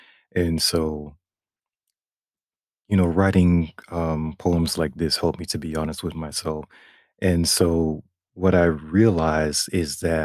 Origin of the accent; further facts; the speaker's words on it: Florida, United States; And growing up in Florida, it's very flat. There's no mountains. It never snows.